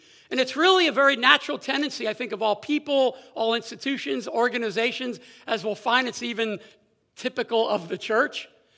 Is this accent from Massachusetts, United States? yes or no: no; Philadelphia, Pennsylvania, United States; I've only seen it from a distance, and I grew up in Philadelphia, not all that far away.